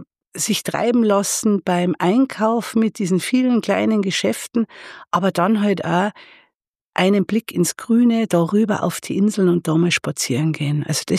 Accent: Bad Griesbach, Bavaria, Germany; now in Regensburg, Germany; Ich komme eigentlich aus Niederbayern, aus Bad Griesbach inzwischen. Damals war es noch ganz einfach, Griesbach im Rottal. Das ist auch schon zeitlang her, ne? Rund 62 Jahre. Ich bin einfach durch Studium nach Regensburg gekommen

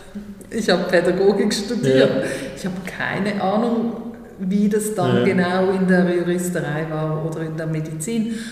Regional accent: Switzerland; Ich komme aus der Schweiz, das wurde auch schon in den ersten Worten deutlich.

